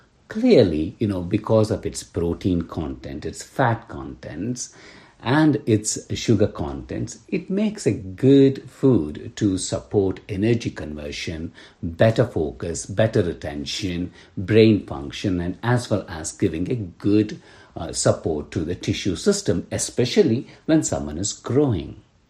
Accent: India; when I was growing up in India, going to a primary school in India

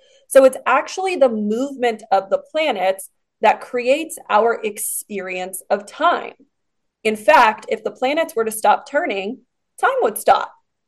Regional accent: United States

